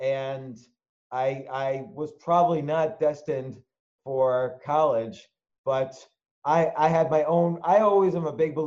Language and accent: English; New Jersey, United States; also born or lived in Queens; I was born in Queens, similar to you, and I grew up in New Jersey. My parents moved from Queens to New Jersey.